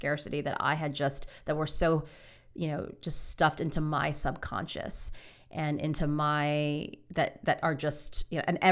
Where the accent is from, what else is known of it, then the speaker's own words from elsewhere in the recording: United States; I've mentioned that I'm Chinese American. I was born here